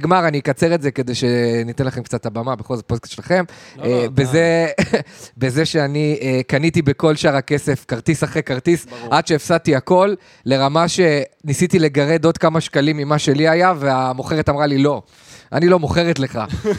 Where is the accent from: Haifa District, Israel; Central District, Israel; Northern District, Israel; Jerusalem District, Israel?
Haifa District, Israel; Kiryat Ata; מקריית אתא.